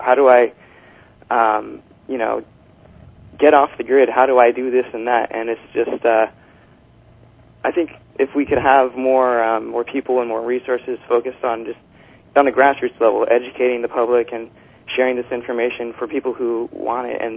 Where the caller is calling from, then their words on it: Portland, Oregon, United States; I'm calling from Portland, Oregon.